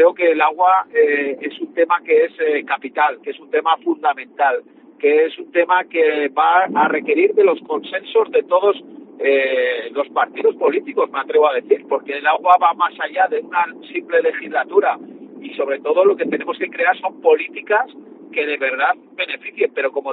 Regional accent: Calanda, Aragon, Spain; yo soy de Calanda, soy del Bajo Aragón

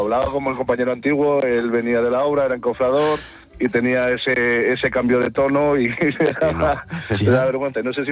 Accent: Castilla-La Mancha, Spain; Nosotros somos de Castilla-La Mancha

